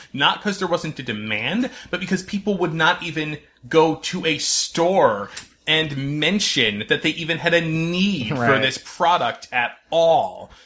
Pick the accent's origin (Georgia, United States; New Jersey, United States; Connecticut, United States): Connecticut, United States; North Branford; in my hometown of North Brantford, Connecticut.